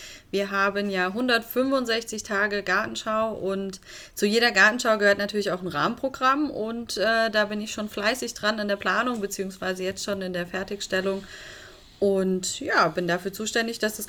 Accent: Fulda, Hesse, Germany; Fulda ist meine Heimatstadt

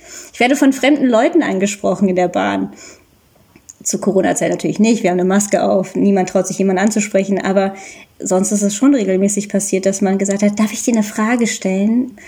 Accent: Germany; ich bin ja auch Deutsche und habe halt indische Eltern.

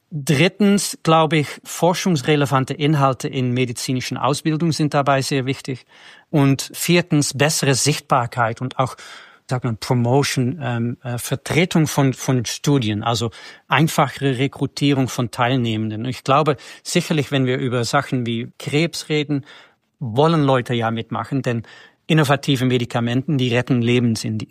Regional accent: Netherlands; German is a second language; now in Germany; ich bin Holländer, ich bin seit 25 Jahren nicht mehr in die Niederlande

